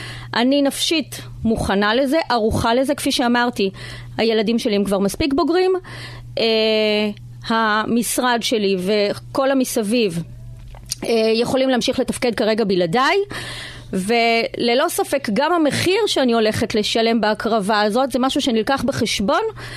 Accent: Tirat Carmel, Haifa District, Israel; מבחינתי, טירת כרמל תמיד הייתה הבית. אני נולדתי בטירת כרמל, אני גדלתי שם, המשפחה שלי שם, יש לי שם משרד עורכי דין. כל העניינים שלי מתנהלים בטירת כרמל

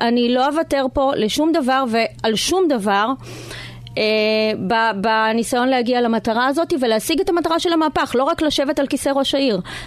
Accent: Tirat Carmel, Haifa District, Israel; מבחינתי, טירת כרמל תמיד הייתה הבית. אני נולדתי בטירת כרמל, אני גדלתי שם, המשפחה שלי שם, יש לי שם משרד עורכי דין. כל העניינים שלי מתנהלים בטירת כרמל

